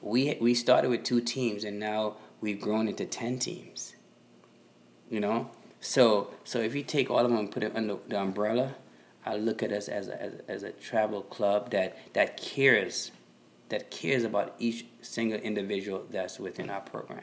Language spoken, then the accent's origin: English; Boston, Massachusetts, United States; I know nobody liked the Boston Celtics, but I was raised in Boston.